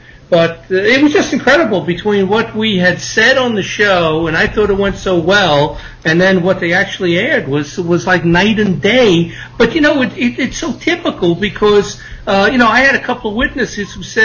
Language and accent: English; New York, United States; And I grew up in New York, so that was kind of cool to go back there.